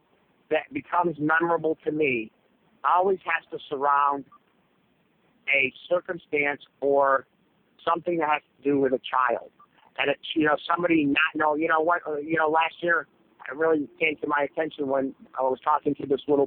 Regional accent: Massachusetts, United States; now in Arizona, United States; I love, you know, I grew up in Massachusetts.

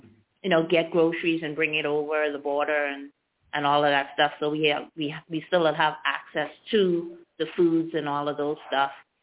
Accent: Bahamas; moved away; also born or lived in Florida, United States; The Bahamas. But I've lived in the States for 25 years, and we moved here during the pandemic in 2020.

